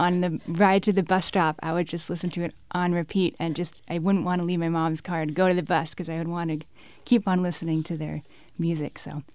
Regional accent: California, United States; I grew up in the Bay Area, and I was hooked.

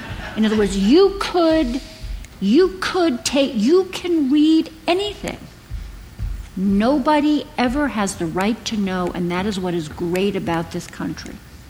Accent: Brooklyn, New York, United States; And in the book, I compare her situation to mine growing up in Brooklyn in the 1950s and early 60s

